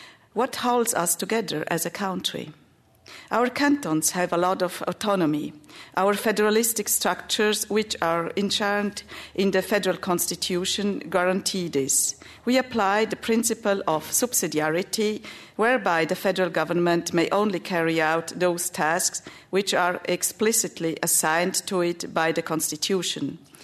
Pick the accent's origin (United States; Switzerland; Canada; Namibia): Switzerland; first language Romansh; English is a second language; 0.5% speak Romansh, that is my mother tongue. A further 9% have a different mother tongue. The language I am speaking now is among these 9%.